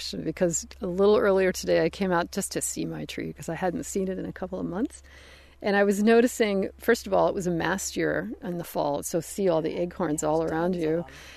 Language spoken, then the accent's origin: English; Pacific Northwest, United States